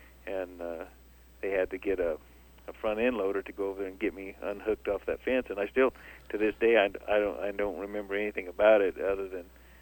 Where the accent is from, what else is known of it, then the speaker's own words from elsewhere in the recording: New Mexico, United States; because I grew up here in New Mexico, but we went to Arizona a lot